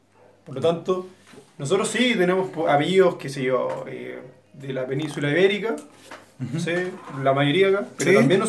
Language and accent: Spanish; Chile; hay gente que nosotros somos menos mapuches, somos más chilenos, pero hay muchos mapuches chilenos ya.